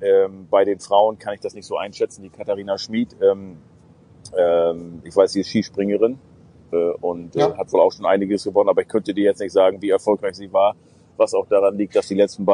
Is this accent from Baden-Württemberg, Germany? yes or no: no; Lübeck, Schleswig-Holstein, Germany; dann haben wir festgestellt, wir kommen beide aus Lübeck.